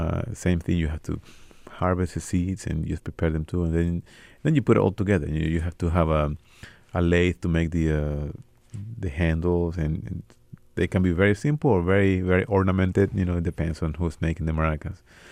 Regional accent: Guanare, Portuguesa, Venezuela; moved away; he said, well, he's from Guanare, you know, which is my hometown. He's like, I couldn't believe it, you know. So the first time I went back to Venezuela after being here in college

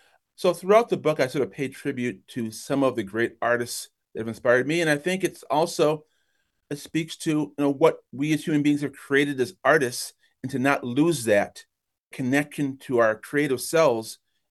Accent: Brockport, New York, United States; also born or lived in Kingston, Jamaica; I was born in Kingston, Jamaica, but I grew up in Brockport, New York.

